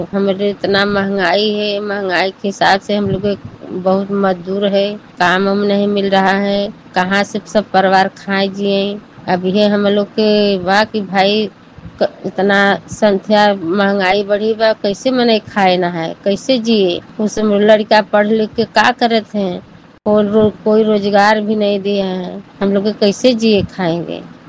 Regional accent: Mirzapur, Uttar Pradesh, India; हमारे गांव का नाम सम्मान पड़रा नईपुरवा। … मिर्जापुर जिला।

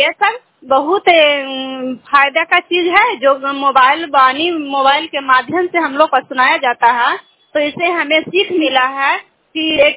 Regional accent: Kachhiyawa, Bihar, India; मैं कछियावा पंचायत नगर नौसा ब्लॉक की निवासी हूँ

